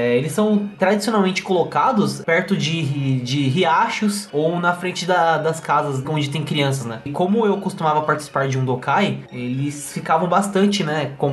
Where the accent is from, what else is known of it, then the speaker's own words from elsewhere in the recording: Brazil; Só porque eu sou brasileiro, aconteceu alguma coisa aqui, rapaz.